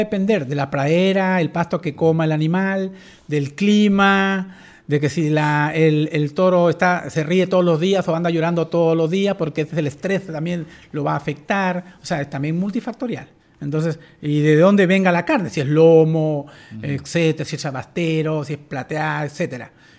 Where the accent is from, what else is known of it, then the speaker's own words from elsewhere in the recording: northern Peru, Peru; moved away as an adult; now in Chile; yo soy del norte del Perú, y en el norte del Perú se come más pescado, ¿no?